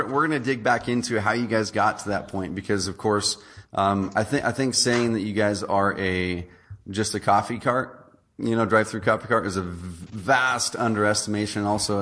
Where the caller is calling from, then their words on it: Roseburg, Oregon, United States; I'm calling in from Roseburg, Oregon.